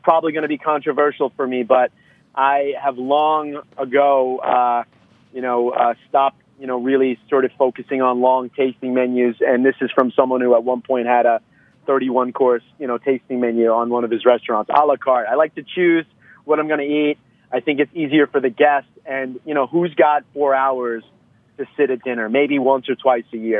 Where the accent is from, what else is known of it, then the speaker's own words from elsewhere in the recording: New York, United States; I'm just a New Yorker, but we're all a little Brooklyn, aren't we?